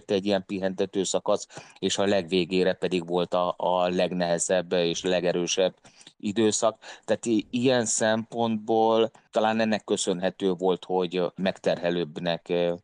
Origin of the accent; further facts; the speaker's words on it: Hungary; én első magyarként meg tudtam csinálni